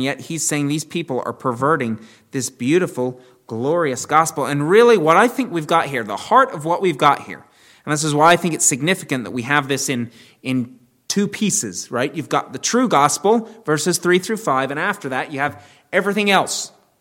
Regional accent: Maryland, United States; I grew up outside of Washington, D.C. I learned to drive on those roads.

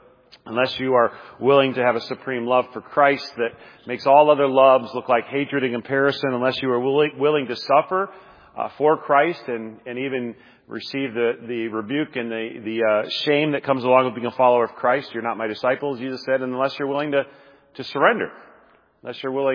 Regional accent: Nebraska, United States; I remember one year as a kid growing up in Nebraska, practically getting frostbite on top of our sunburns Easter weekend.

